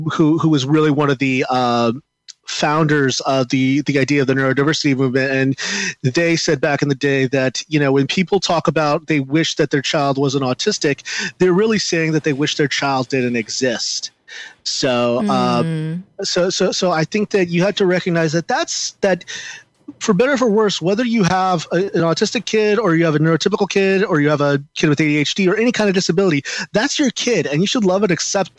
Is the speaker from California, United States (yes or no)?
yes; California, United States; I grew up in Southern California, so Disneyland's not too far away from me.